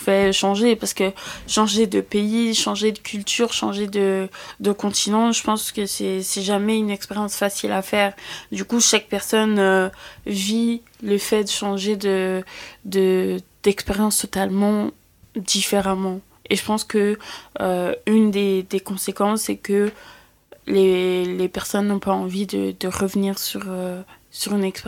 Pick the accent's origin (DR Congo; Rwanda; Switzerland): Rwanda; Bon, après moi, je viens du Rwanda